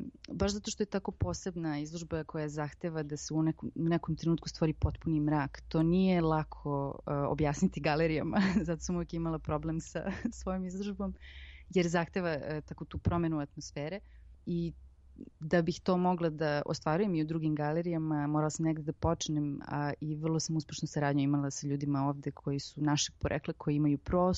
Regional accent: Serbia; Ja sam jedina Srpkinja u mom bendu.

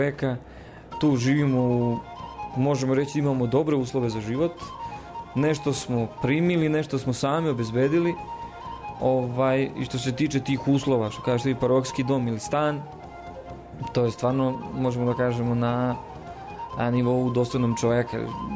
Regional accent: Loznica, Šumadija and Western Serbia, Serbia; Ja sam rodom iz Loznice, zapadne Srbije, pogranični deo sa Bosnom

